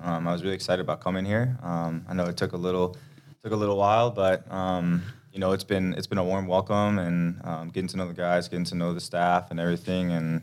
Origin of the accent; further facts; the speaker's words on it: Denmark; now in United States; I mean, I grew up in Denmark, so it's cold weather there too.